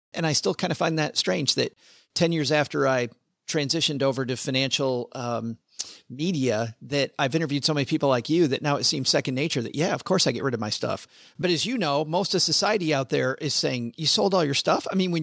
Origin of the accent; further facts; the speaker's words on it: Michigan, United States; you know, I'm from West Michigan. Most people in West Michigan vote a certain way, look a certain way, act a certain way.